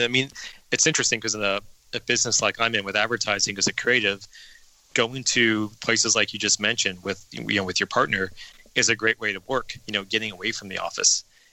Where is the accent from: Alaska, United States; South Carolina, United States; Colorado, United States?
Colorado, United States; Denver; But, you know, like I said, I grew up in Denver, so I was a huge Broncos fan, huge Nuggets fan.